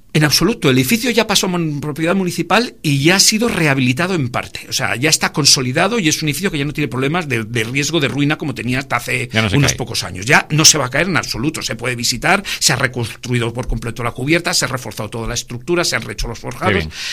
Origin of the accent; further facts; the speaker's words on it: Madrid, Community of Madrid, Spain; Desde el principio, sí, los madrileños éramos.